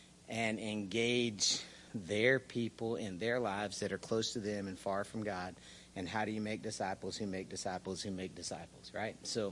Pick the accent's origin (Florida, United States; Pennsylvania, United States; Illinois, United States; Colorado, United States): Colorado, United States; I can't say drugged me because I'm from Colorado, right?